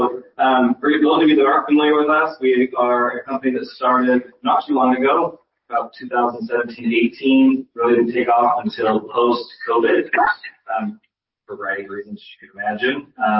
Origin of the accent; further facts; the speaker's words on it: Riverdale, Utah, United States; I live in northern Utah. I live in Oregon. I was born and raised in Riverdale, Utah.